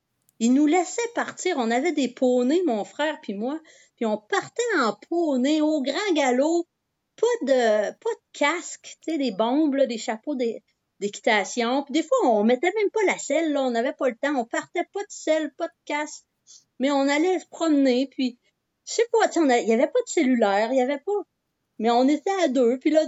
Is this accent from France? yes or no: no; Pohénégamook, Quebec, Canada; Moi, je suis native de Pouinegamouk. Donc, c'est un petit village avec un lac dans les terres, dans le Témiscouata. Donc, c'est à peu près à 45 minutes là, de Rivière-du-Loup, mais dans les terres. Et j'ai grandi sur une ferme